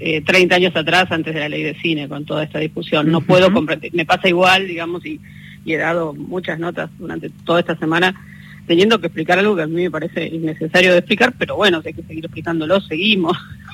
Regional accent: Santa Fe, Argentina; Yo soy santafesina

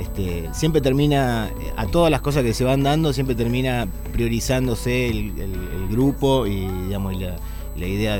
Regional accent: Chañar Ladeado, Santa Fe, Argentina; also born or lived in Rosario; Mi vieja rosarina fue toda la vida de Rosario, digamos. Pero bueno, yo me crié después, a partir de los 3 años, en Chañar Ladeado.

